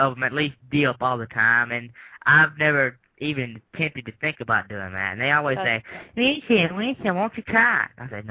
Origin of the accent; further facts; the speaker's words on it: Taylorsville, Illinois, United States; born there; I'm glad I was born in Taylorsville.